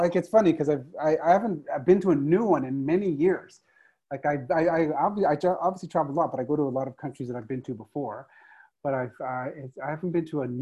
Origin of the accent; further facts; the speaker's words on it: Calgary, Alberta, Canada; also born or lived in Trinidad; I was three when I moved to Canada, to Calgary in Alberta. So I was very young. So I grew up in Calgary and in Canada.